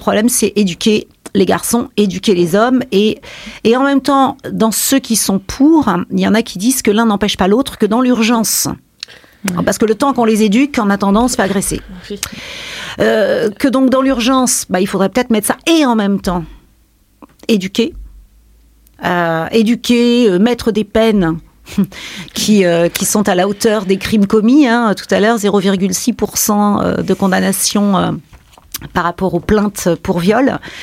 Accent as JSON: {"language": "French", "town": "Paris", "region": "Île-de-France", "country": "France", "said": "comme je suis parisienne, finalement, c'est presque normal, en fait."}